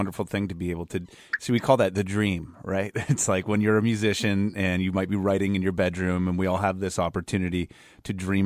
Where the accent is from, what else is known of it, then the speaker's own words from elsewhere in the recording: Canada; I'm from Canada. I've never even been there before.